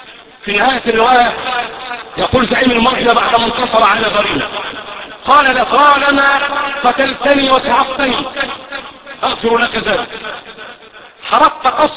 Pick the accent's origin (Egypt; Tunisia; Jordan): Egypt; اللهم اعصم بلدنا مصر من الفتن يا رب العالمين